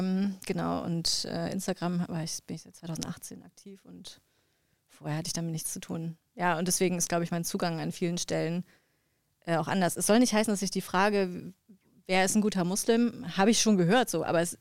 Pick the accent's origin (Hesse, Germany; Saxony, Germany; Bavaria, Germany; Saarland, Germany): Saxony, Germany; Dresden; Also ich komme aus Dresden, da gab es nicht so viele Muslime und Musliminnen.